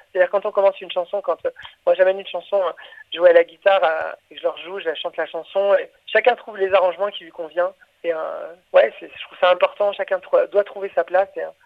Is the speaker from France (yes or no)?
yes; Angoulême, Nouvelle-Aquitaine, France; Nous, on est originaire d'Angoulême en Charente.